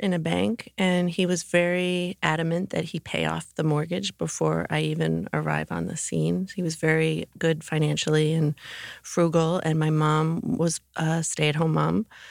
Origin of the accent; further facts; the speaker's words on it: Mendham, New Jersey, United States; went to high school in Mendham, which was the next town to the west.